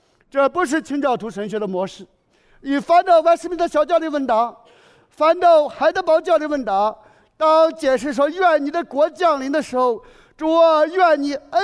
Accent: China; 我们中国人一般把天国局限在哪个地方呢？

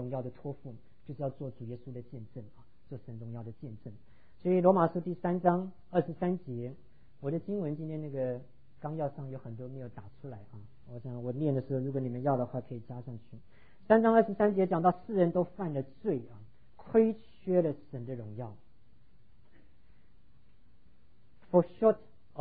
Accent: China; 甚至我们中国人还发明了这种理所当然的成语啊，人不为己天诛地灭，对不对？

